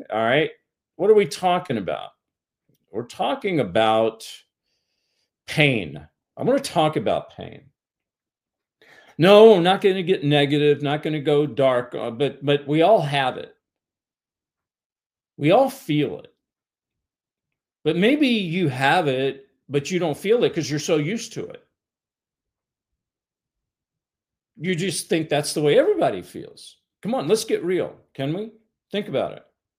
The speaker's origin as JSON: {"language": "English", "region": "Kentucky", "country": "United States", "tie": "born or raised there", "said": "I was raised in Kentucky, and nothing against Kentucky. I like it."}